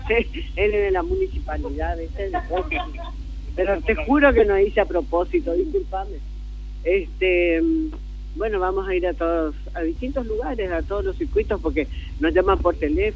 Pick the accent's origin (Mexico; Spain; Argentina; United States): Argentina; somos argentinos